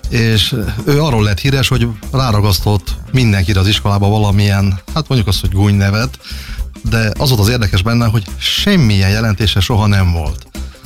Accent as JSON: {"language": "Hungarian", "region": "Zakarpattia Oblast", "country": "Ukraine", "moved": "yes", "lives_now": "Hungary", "said": "Annyit tudni kell, hogy én kárpátaljai származású vagyok. Ahogy átjöttem Magyarországra"}